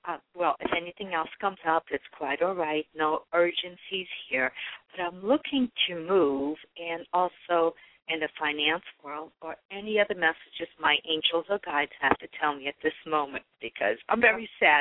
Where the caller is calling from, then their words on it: Red Bank, New Jersey, United States; Oh, not that far away. I'm in Red Banks. It's like 25 minutes.